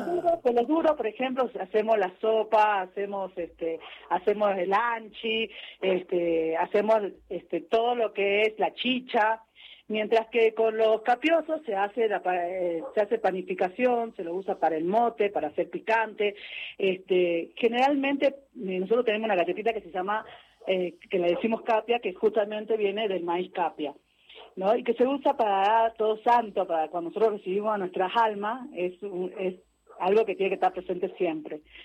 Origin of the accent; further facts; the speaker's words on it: Jujuy, Argentina; nosotros somos la puerta de Latinoamérica, siempre me ha parecido eso, y lo somos, porque de acá, desde el portal de Jujuy, hacia toda Latinoamérica